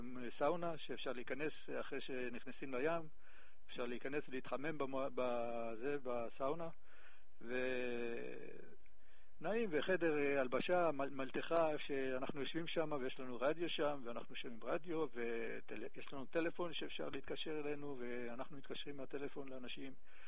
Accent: Tel Aviv, Tel Aviv District, Israel; אני במקור תל אביבי.

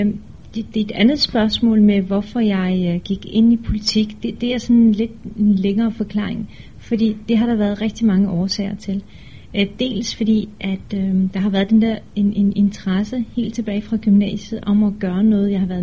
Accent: Esbjerg, Region of Southern Denmark, Denmark; also born or lived in Turkey; now in Aarhus, Denmark; så er jeg født i Tyrkiet, men jeg voksede op i Danmark. For lige at give en kort historie om min baggrund, så er jeg vokset op i Esbjerg. Jeg gik i folkeskole og gymnasie, og efterfølgende så flyttede jeg til Aarhus

